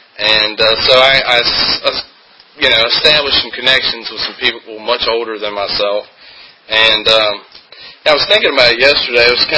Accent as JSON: {"language": "English", "town": "Culpeper", "country": "United States", "tie": "born or raised there", "said": "I grew up in Culpeper. I'm local, and grew up here in Culpeper."}